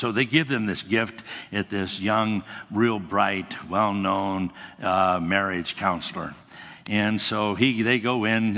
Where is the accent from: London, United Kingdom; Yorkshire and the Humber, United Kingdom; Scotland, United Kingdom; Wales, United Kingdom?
Scotland, United Kingdom; And I'm also Scottish. And you become Scottish because your parents are Scottish. That's kind of how it works. Both of my parents are Scottish, and I'm Scottish.